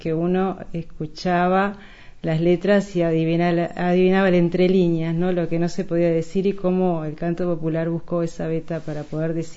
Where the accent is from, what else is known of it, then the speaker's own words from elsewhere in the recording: Paysandú, Uruguay; also born or lived in Colonia del Sacramento / Montevideo; Nací en Colonia de Sacramento, en ciudad de Colonia. Viví en Montevideo muy poquito tiempo y después fuimos a vivir a Paysandú, donde cursé mis estudios primarios y secundarios en Paysandú.